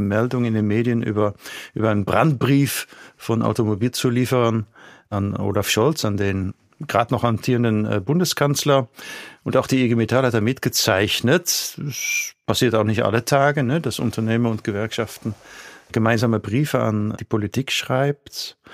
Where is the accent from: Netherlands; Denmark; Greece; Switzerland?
Netherlands; Zeeland; German is a second language; als Niederländer bin ich einfach nicht groß geworden im Karneval. Zumal ich ja aus dem pietistischen Seeland komme und da ist Karneval nun wirklich nicht vorgesehen.